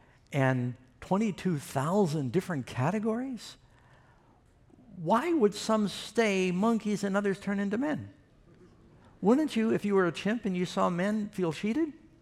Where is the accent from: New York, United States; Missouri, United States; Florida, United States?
New York, United States; New York City; I grew up in New York City on 81st Street, across the street from the American Museum of Natural History.